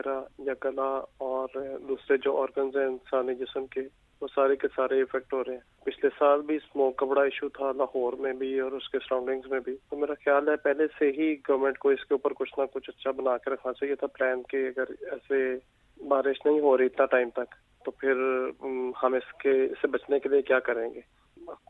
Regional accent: Chenab Nagar, Punjab, Pakistan; اور میں یہاں چناب نگر سے ہوں.

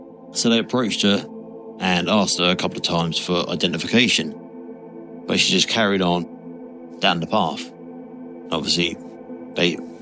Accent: East of England, United Kingdom; I'm from Suffolk in the UK.

